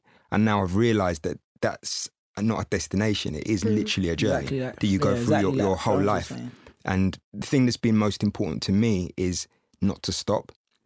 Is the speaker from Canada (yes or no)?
no; Windsor, South East England, United Kingdom; Okay, so I was brought up in Windsor. And I definitely felt like I didn't fit in there.